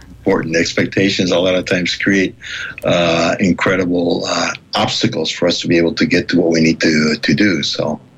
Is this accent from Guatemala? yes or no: yes; Guatemala; now in United States; not only growing up in Guatemala, but also moving to the United States and getting alienated by the transplanting of myself to a totally different culture.